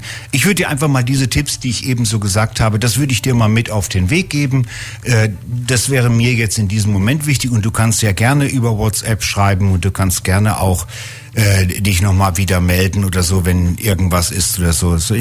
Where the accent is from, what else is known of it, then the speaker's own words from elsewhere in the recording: Northern Germany, Germany; Bei uns in Norddeutschland sagt man, die Hörner ein bisschen abstoßen